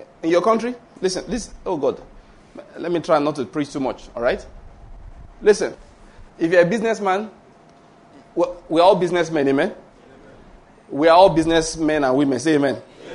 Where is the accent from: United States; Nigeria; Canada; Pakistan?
Nigeria; Western Nigeria; now in Enugu, Nigeria; Naturally speaking, I'm from Western Nigeria. You know that.